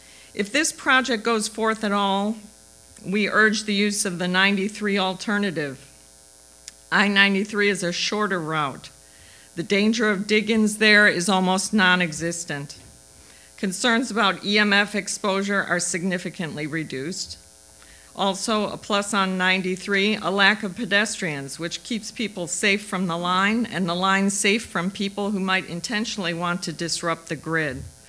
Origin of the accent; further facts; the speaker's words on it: Easton, New Hampshire, United States; I'm from Easton.